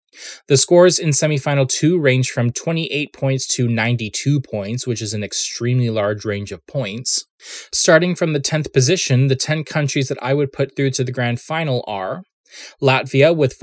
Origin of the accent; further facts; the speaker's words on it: Canada; As a Canadian, I want passportless travel to several countries using the same currency